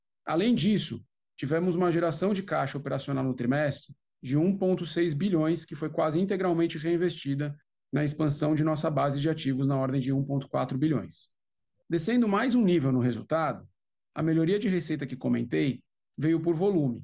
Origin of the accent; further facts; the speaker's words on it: São Paulo, Brazil; novo diretor financeiro de Relações com Investidores da Sabesp. Sou paulistano, nascido e criado aqui em São Paulo, capital.